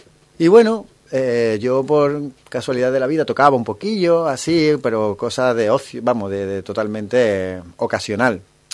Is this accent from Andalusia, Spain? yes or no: yes; Jerez de la Frontera, Andalusia, Spain; also born or lived in Seville; Criado en Jerez de la Frontera, porque mi madre es de Jerez, pero nacido en Sevilla.